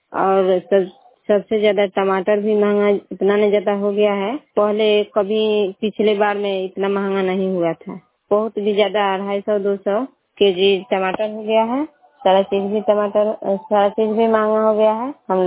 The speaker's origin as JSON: {"language": "Hindi", "region": "Bihar", "country": "India", "said": "और घर है नंदन के दुकान मकेर प्रखंड के रहने वाली हूँ।"}